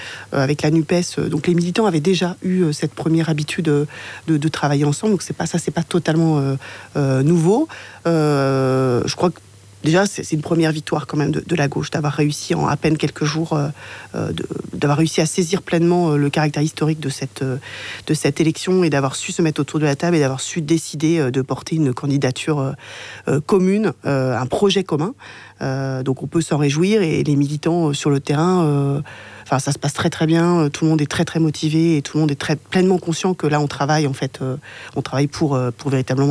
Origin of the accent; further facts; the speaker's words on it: Pays de la Loire, France; moved away as an adult; now in Bordeaux, France; Je suis bordelaise depuis une vingtaine d'années maintenant. J'y suis arrivée pour mes études. À la base, je suis d'origine vendéenne. Je suis fille d'ouvrier. Je viens d'un milieu donc plutôt très modeste